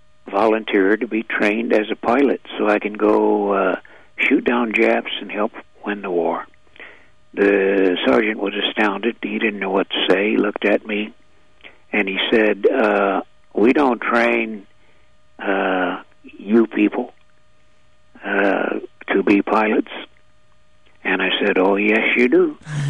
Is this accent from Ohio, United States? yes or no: no; Kansas, United States; also born or lived in Nebraska; I grew up in Kansas and Nebraska. And I was out in the field one day, 9 years old.